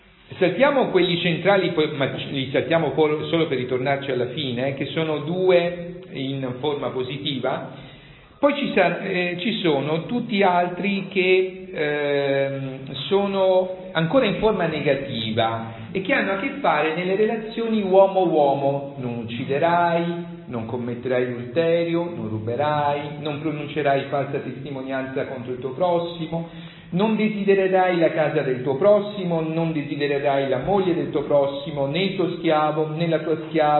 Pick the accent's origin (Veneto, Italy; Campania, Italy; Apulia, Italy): Apulia, Italy; Grottaglie; Io mi ricordo, quindicenne ero entrato nella biblioteca dei gesuiti del mio paese, Grottaglie, che era una biblioteca dignitosa, con testi anche del Settecento.